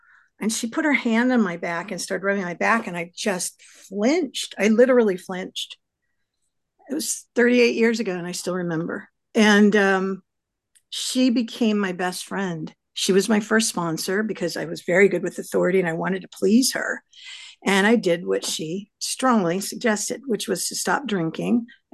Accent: California, United States; now in Los Angeles, United States; I did my dream and came to LA because I grew up in the Bay Area.

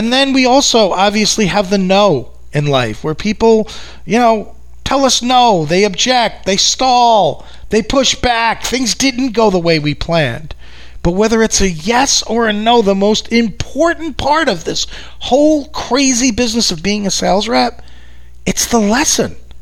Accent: New York, United States; accent: New York; I live out here in New York, if you haven't picked up from my accent

